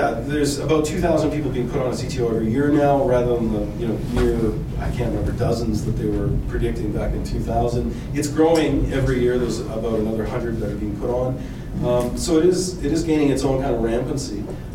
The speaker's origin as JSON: {"language": "English", "town": "Sault Ste. Marie", "region": "Ontario", "country": "Canada", "said": "I'm from the Sioux myself, and I was like, really?"}